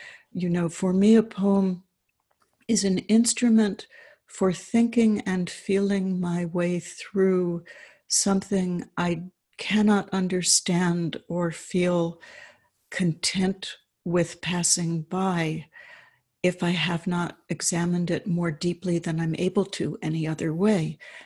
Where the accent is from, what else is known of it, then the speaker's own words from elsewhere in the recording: New York City, New York, United States; And, you know, I grew up in New York City. It was a world of concrete.